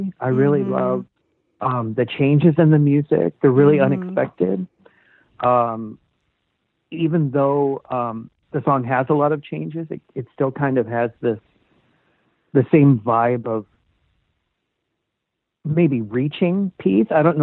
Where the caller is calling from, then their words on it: Seattle, Washington, United States; I've been a … fan since 1992, and I'm calling from Seattle, Washington.